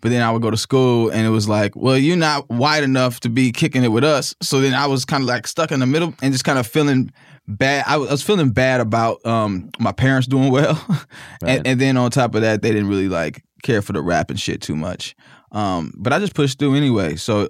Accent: Mississippi, United States; I have a big family that we're all from Mississippi.

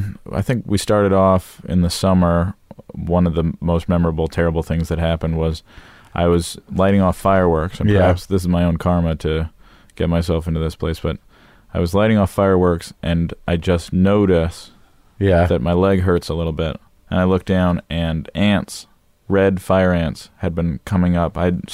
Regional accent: Los Angeles, California, United States; also born or lived in Florida; I grew up in Los Angeles.

